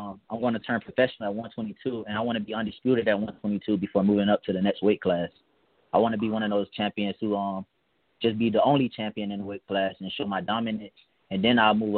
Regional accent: Miami, Florida, United States; Growing up in Miami, Florida, under seeing champions

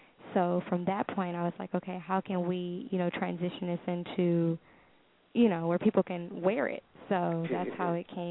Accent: Los Angeles, California, United States; Yes, born and raised in Los Angeles.

